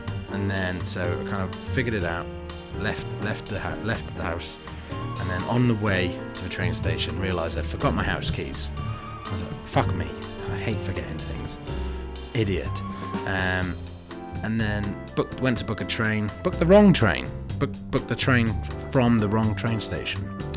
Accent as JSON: {"language": "English", "region": "Wales", "country": "United Kingdom", "tie": "born or raised there", "said": "I grew up in South Wales, as some of you know, and it wasn't easy being a boy who cried a lot."}